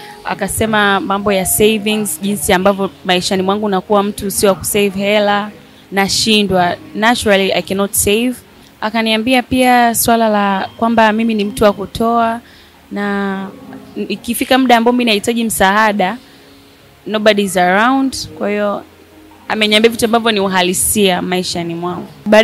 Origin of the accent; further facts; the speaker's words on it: Tegeta, Dar es Salaam, Tanzania; natokea Tegeta.